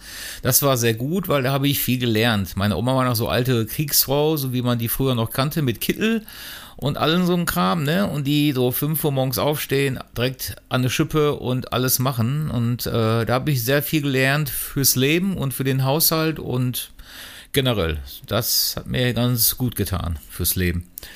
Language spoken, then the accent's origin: German; Essen, North Rhine-Westphalia, Germany; ich wurde geboren hier in Essen auch, im Alfred-Krupp-Krankenhaus, wenn du das genau wissen möchtest. Ja, bin dann groß geworden, erst noch mit meinen Eltern, weil die noch sehr jung waren, in Heising irgendwie. Danach in Rüttenscheid, da bin ich auch sehr lange gewesen.